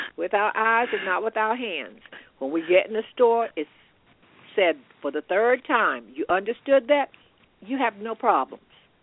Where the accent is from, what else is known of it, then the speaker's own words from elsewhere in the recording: the South, United States; And I grew up in the South where people did send you to get your own switch.